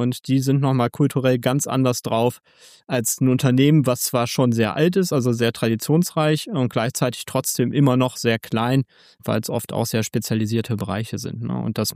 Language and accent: German; Wuppertal, North Rhine-Westphalia, Germany; born there; bin selber gebürtiger Wuppertaler